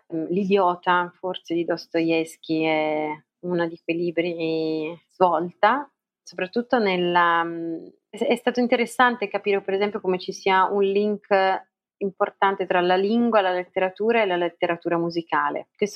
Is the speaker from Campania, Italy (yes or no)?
no; Lucca, Tuscany, Italy; alla mia città natale, al mio journey, appunto, che è partito da Lucca e mi ha portato in giro per il mondo